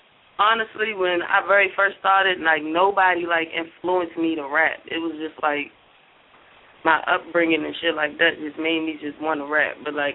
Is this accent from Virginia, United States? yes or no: yes; Fredericksburg, Virginia, United States; Female rapper straight out of 540 VA, born and raised in Fredericksburg, Virginia, 25 years old.